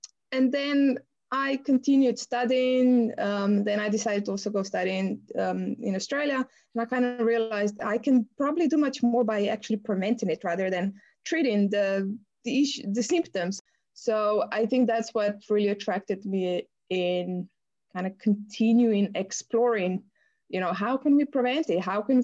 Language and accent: English; Ljubljana, Slovenia; I'm currently situated in my home country, Slovenia. So I'm in the capital of Ljubljana, capital of the country of Ljubljana. I've had a pleasure of being able to live overseas as well